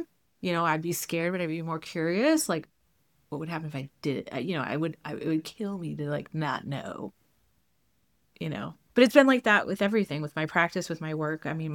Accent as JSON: {"language": "English", "region": "New England", "country": "United States", "tie": "born or raised there", "said": "And, you know, I grew up in New England."}